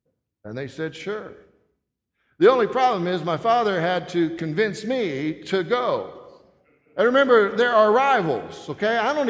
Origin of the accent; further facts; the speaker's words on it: Brady, Texas, United States; he was my pastor when I was a youth growing up in Brady, Texas.